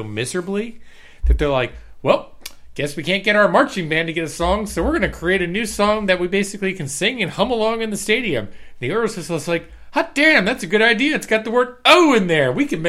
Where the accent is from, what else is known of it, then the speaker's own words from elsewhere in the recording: Maryland, United States; And we're from Harford County.